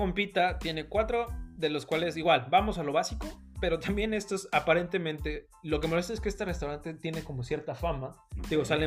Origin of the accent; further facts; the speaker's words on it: Mexico; Yo soy mexicano, que te quede bien claro.